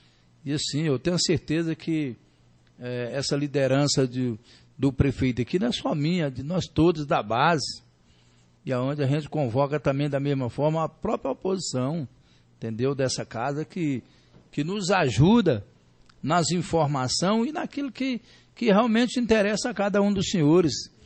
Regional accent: Bahia, Brazil; now in Formosa, Brazil; Eu mesmo, por exemplo, que vim da Bahia para Formosa, tenho um orgulho muito grande. Eu sou formosense de coração.

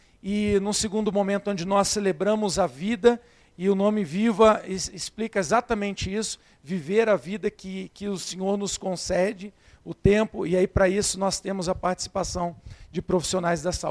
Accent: Volta Redonda, Rio de Janeiro, Brazil; sou do interior do Rio de Janeiro, Volta Redonda, mas há 1 ano e meio eu estou aqui na cidade

